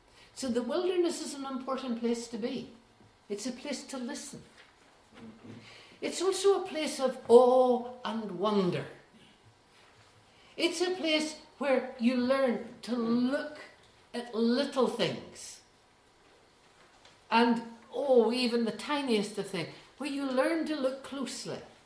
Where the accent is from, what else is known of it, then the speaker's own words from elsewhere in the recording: Ballymena, Northern Ireland, United Kingdom; hyperthrall is not a word we used a lot growing up in Ballymena.